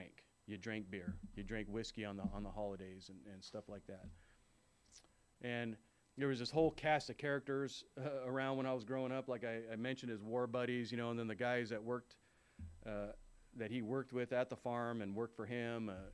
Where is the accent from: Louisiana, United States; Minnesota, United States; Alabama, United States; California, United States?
California, United States; Oxnard; born there; So I was born in Oxnard, California, which where the sewer meets the sea.